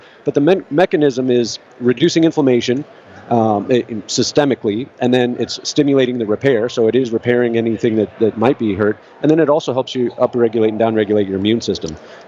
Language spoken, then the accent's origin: English; United States; I'm an American. I live here in the U.S. I love our country.